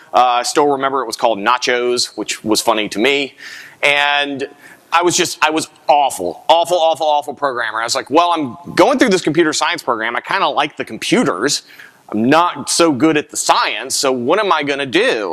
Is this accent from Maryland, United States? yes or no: no; Cambridge, Virginia, United States; born there; So I was born in Cambridge, Virginia. No, you haven't heard of it. There were not many people there, no four-lane roads, no McDonald's, not a single luxury.